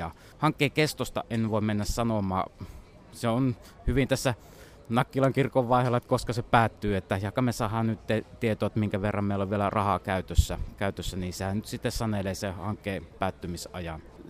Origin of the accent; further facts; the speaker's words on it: Mikkeli, South Savo, Finland; now in Ristiina, Finland; Mä oon syntyisin Mikkelistä täältä hyvin tätä keskusta-alueelta. Nykyään asun Ristiinassa. En asu Ristiinan aivan keskustassa, vaan vähän siellä syrjässä.